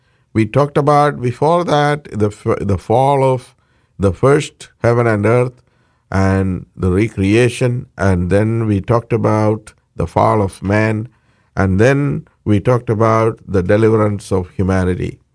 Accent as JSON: {"language": "English", "town": "Parkland", "region": "Florida", "country": "United States", "said": "I am from Parkland, Florida."}